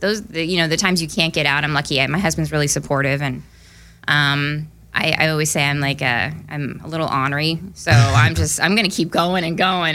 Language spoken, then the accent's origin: English; Allentown, Pennsylvania, United States; Well, I actually grew up on the outskirts of Allentown, so at that time it was a little bit more rural, and there were a lot of, there were housing developments and stuff.